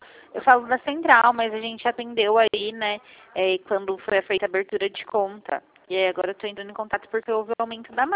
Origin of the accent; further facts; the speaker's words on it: Cosmópolis, São Paulo, Brazil; Eu sou de Cosmópolis